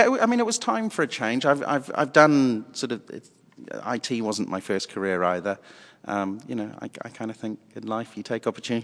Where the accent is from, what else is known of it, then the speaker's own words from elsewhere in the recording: New Zealand; now in London, United Kingdom; I'm a Kiwi. I've lived over here a long time